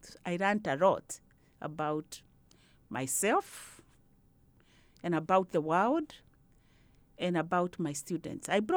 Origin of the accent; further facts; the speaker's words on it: Kenya; also born or lived in Canada; I am from Kenya, but I also knew about social class very much. I also have done studies in racism when I was in Canada